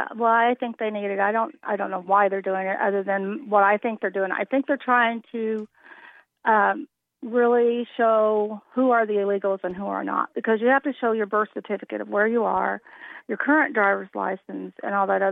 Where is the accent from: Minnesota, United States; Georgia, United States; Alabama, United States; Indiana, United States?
Indiana, United States; Franklin; I'm from Franklin, Indiana.